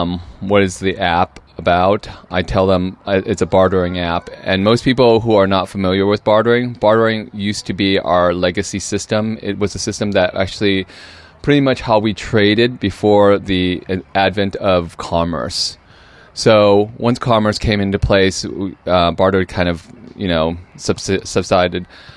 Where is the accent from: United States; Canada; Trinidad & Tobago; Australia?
United States; Ventura, California; I grew up in Ventura, which is a little small beach provincial city. It's gorgeous, great little beach bedroom community.